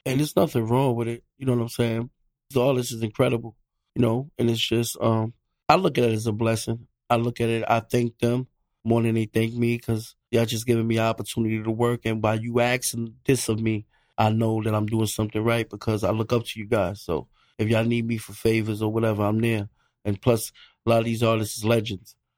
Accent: Bronx, New York, United States; No, they from the Bronx. I'm from the Bronx.

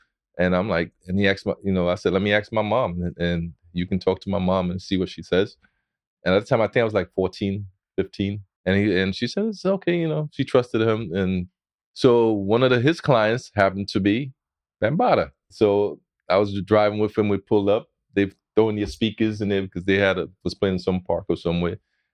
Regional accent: Bronx, New York, United States; So pretty much all that, you know, started in my neighborhood, you know, growing up in the Bronx.

